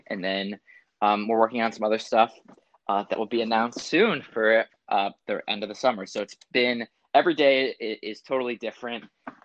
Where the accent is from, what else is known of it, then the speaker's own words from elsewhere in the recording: Buffalo, New York, United States; I was born and raised in Buffalo, started at what was formerly Temple Beth Am Hebrew School